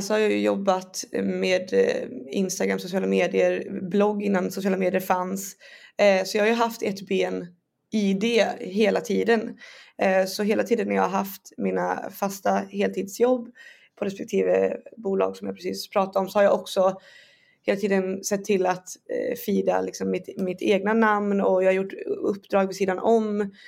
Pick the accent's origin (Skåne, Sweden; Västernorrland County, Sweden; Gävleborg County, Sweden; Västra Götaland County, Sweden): Västra Götaland County, Sweden; Borås; now in Stockholm, Sweden; Jag kommer från Borås från början. Jag är nyinflyttad till Stockholm. Vi har bara bott här ett år. Men så jag är från Borås och uppväxt där.